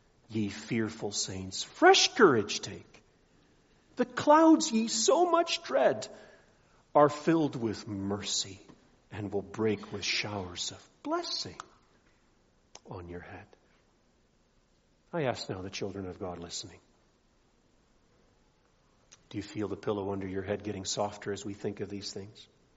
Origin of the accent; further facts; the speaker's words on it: Nigeria; Children, maybe you remember me telling you more often growing up in Nigeria, that wretched bitter pill for malaria we had to swallow, chloroquine.